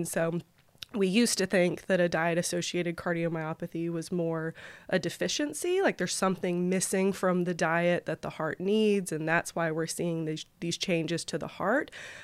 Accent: Alabama, United States; also born or lived in Columbia, South Carolina; So yes, I was born in Columbia, South Carolina. My family relocated when I was pretty young to Alabama. So predominantly grew up in Alabama, which is why I went to Auburn University for vet school.

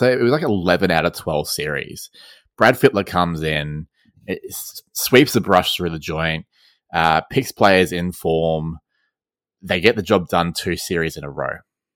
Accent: Queensland, Australia; as a Queenslander

